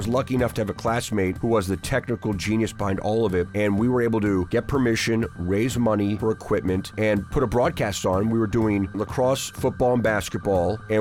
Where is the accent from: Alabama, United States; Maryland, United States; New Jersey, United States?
Maryland, United States; Baltimore; I'm in my 7th season calling Orioles baseball, and I'm born and raised in Baltimore.